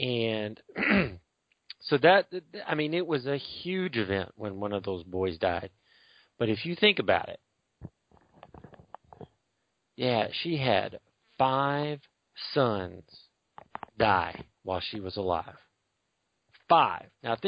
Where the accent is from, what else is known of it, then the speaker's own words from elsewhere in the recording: Dallas, Texas, United States; Well, you know, I grew up in Dallas on world-class championship wrestling.